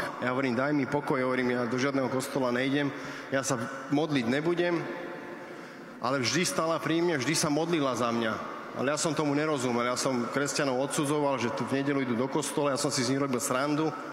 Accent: Bratislava, Bratislava Region, Slovakia; also born or lived in Dunajská Lužná; Pochádzam z Dunajskej Lužnej, ale rodákom som z Bratislavy. Dlhé roky som žil v Petržalke.

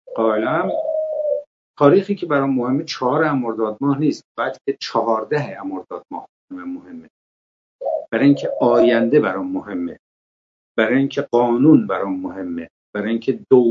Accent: Iran; من به عنوان یک ایرانی و یک ایرانی نگران آینده و به عنوان یک مشروطه‌خواه نوین

